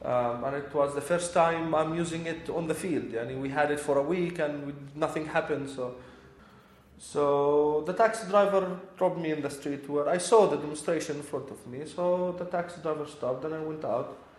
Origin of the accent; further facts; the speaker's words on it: Jerusalem, Palestine; now in Beit Sahour, Palestine; I'm originally from Jerusalem, but we live in Beit Sahour, which is a town near Jerusalem.